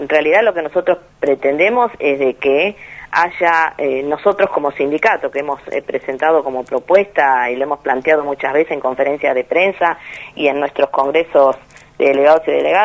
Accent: Río Grande, Tierra del Fuego, Argentina; que somos de acá de Río Grande, sabemos que tierra tenemos y bastante.

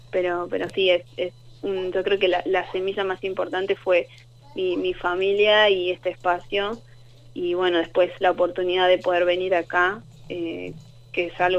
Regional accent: Catamarca, Argentina; ella fue quien me enseñó toda mi infancia ahí en Catamarca

